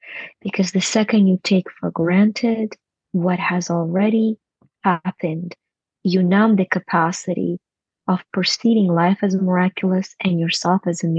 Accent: Ukraine; I was growing up in Ukraine without heat in winter, really, just minimal heat.

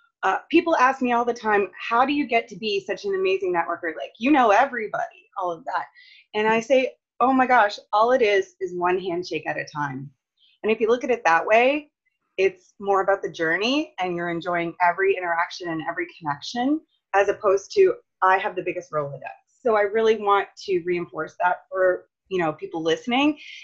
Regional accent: Halifax, Nova Scotia, Canada; now in Lunenburg, Canada; Well, no, I actually moved here 5 years ago. I'm mostly from Halifax.

